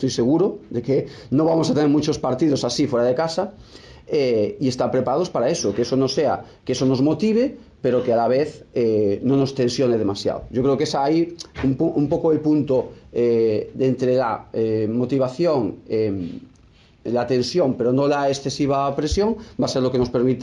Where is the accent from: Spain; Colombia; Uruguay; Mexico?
Spain; Ourense, Galicia; Para mí, que soy de aquí, de Ourense